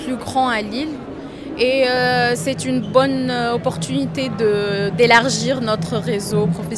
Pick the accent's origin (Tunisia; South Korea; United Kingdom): Tunisia; je suis tunisienne et je suis aussi étudiante en relations internationales.